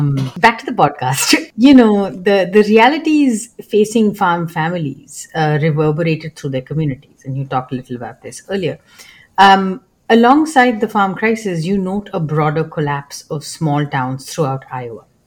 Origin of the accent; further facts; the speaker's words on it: India; when I was growing up in India